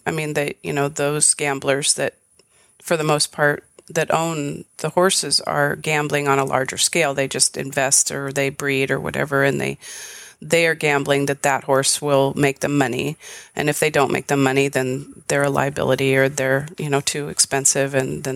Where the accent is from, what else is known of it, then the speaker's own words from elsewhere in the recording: Long Beach, California, United States; Long Beach, California, Southern California.